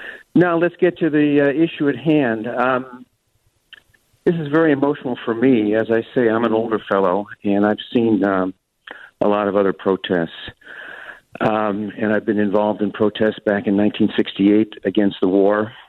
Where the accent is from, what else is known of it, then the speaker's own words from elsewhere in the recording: Skokie, Illinois, United States; now in Los Angeles, United States; even though I've lived in L.A. for many years, I grew up in Skokie. I went to Evanston High.